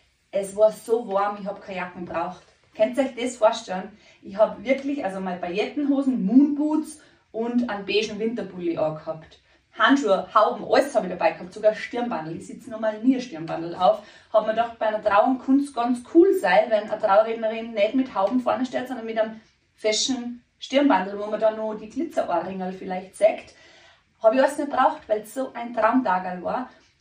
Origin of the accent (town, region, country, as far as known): Austria